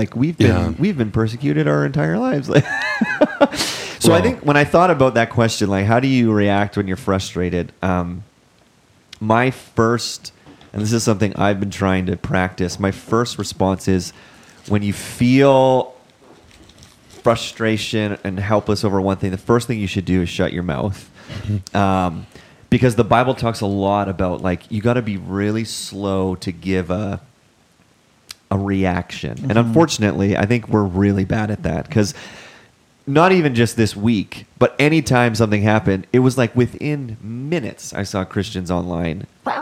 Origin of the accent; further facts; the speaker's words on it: Canada; in my lifetime, right, 35 years growing up in Canada, I have never once been persecuted for my faith.